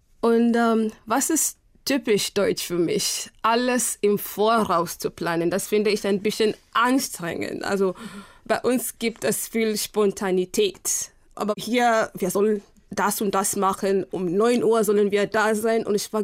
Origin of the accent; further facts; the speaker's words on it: Kenya; German is a second language; denn ich komme aus Kenia und wir machen unser Essen ein bisschen scharf.